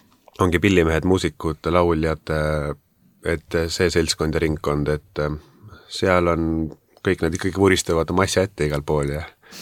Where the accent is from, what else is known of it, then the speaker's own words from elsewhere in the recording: Saare County, Estonia; ma olen Saaremaalt.